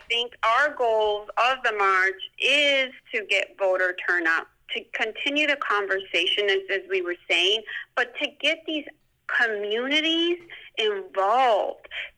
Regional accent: Chicago, Illinois, United States; we grew up poor in Chicago.

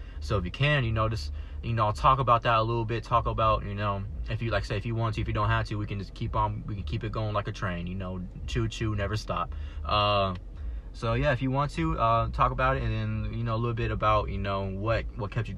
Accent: Texas, United States; also born or lived in Georgia; now in Alaska, United States; I grew up down in the South. I grew up in Texas, you know, Texas, Georgia, that area. That's where I'm from.

